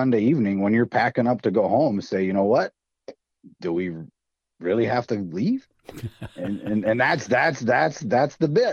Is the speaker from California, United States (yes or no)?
no; Wadena, Minnesota, United States; I'm not from Otter Tail County, and factually I don't even live there right now. I live a block and a half from the border, but I lived my life in Wadena and East and South.